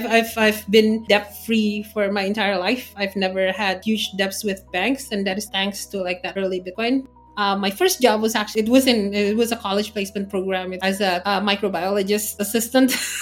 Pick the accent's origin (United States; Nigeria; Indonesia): Indonesia; I come from Indonesia, actually.